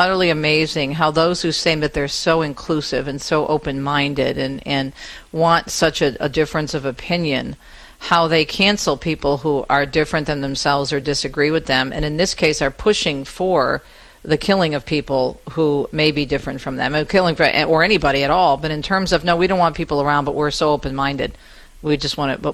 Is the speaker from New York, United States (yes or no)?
no; Michigan, United States; oh, well, we're from Michigan. We're very close to you.